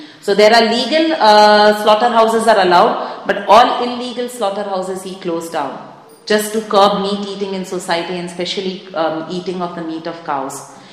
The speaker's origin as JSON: {"language": "English", "town": "Mumbai", "region": "Maharashtra", "country": "India", "said": "Like I am from Mumbai, so I know in Maharashtra he has banned beef completely."}